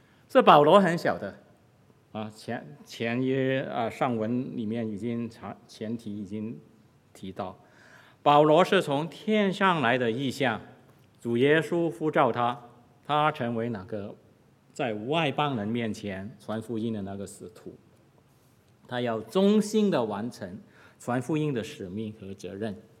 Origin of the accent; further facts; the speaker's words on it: Guangdong, China; Chinese is a second language; 我是广东人